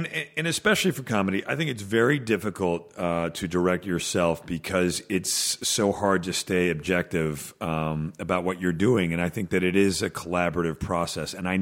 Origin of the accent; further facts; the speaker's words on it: Canada; Yeah, from being Canadian.